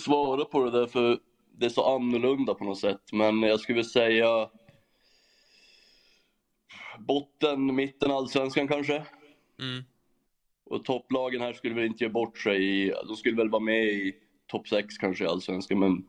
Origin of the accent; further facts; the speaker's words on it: Norrland, Sweden; Men jag är ju norrlänning, så Luleå ligger med mig nära hjärtat.